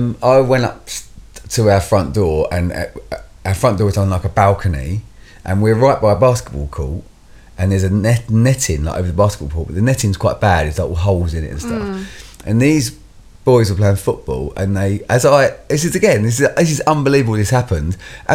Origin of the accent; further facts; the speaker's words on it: East of England, United Kingdom; I'm from Essex.